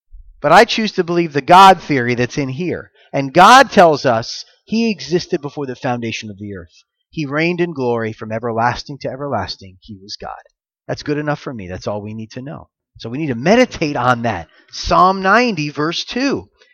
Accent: Florida, United States; I'm from Florida, and we have this little town called St. Augustine down there.

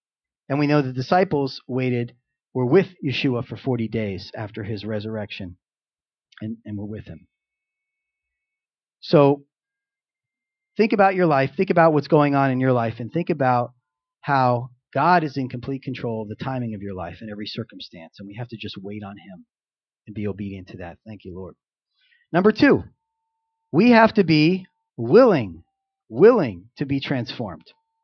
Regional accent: Florida, United States; moved away as an adult; I moved here about 4 months ago. So I'm fresh off the boat from Florida. And we grew up in Florida. You know, I'm almost 40, so I've lived there, 30 years, you know.

